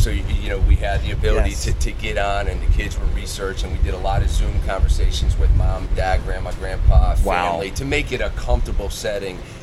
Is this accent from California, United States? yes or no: no; New York, United States; okay, well, you know I'm from New York, Dave, but now you want to know where I'm calling you from?